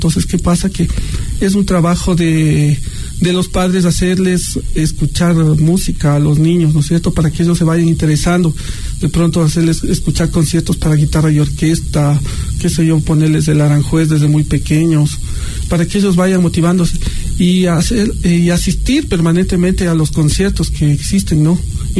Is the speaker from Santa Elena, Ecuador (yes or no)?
no; Quito, Pichincha, Ecuador; Yo soy aquí quiteño, ¿no? Sin embargo, mis abuelos son de Otavalo.